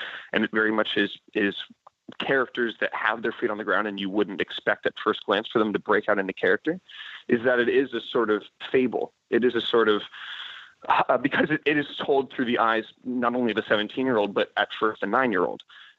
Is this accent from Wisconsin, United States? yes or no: no; San Francisco, California, United States; I'm from San Francisco, so I was given a break at the historic Venetian Room